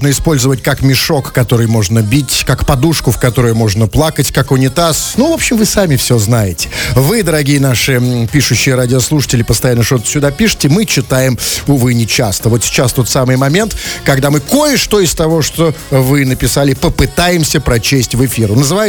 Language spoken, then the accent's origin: Russian; Russia; Вот как бы вроде я и россиянин, и русский